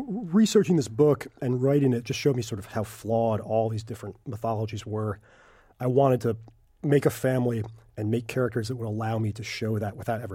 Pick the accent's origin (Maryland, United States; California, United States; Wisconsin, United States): Maryland, United States; Baltimore; I grew up in Baltimore, which was kind of a mix of a steel town, the huge auto industry. My neighborhood was a textile mill neighborhood